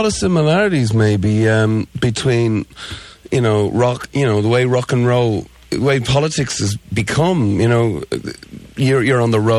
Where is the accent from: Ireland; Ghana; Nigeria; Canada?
Ireland; we come from Ireland, and we're not really, you know, up on the ins and outs of America's internal politics.